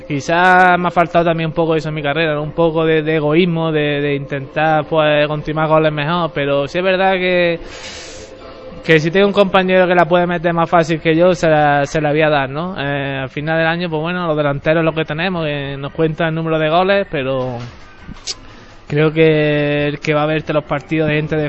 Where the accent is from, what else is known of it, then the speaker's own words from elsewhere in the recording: La Victoria, Andalusia, Spain; Pues yo jugué en mi pueblo, ¿no? Empecé muy pequeñito.